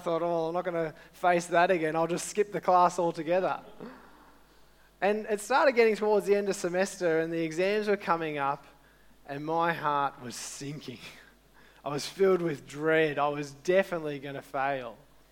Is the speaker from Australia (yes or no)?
yes; Penrith, New South Wales, Australia; I grew up in Penrith, and when I finished school, I started an engineering course at uni in the city.